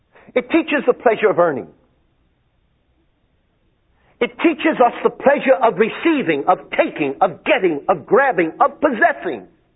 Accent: Brooklyn, New York, United States; They grow on vines? I'm from Brooklyn, you know.

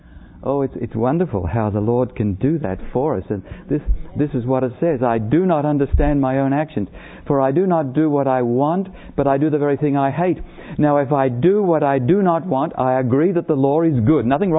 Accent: Australia; Bless your heart, I'm an Irish Australian, you know.

